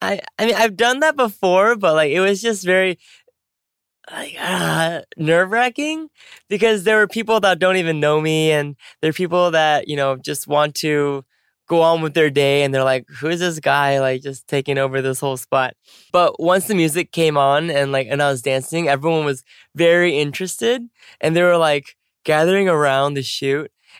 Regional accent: California, United States; which was shot in San Diego, California. And California, which is my home state.

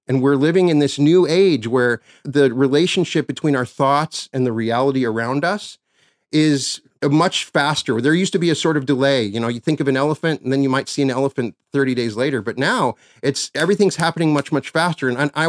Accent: Cheyenne, Wyoming, United States; you played my hometown of Cheyenne, Wyoming in 2007.

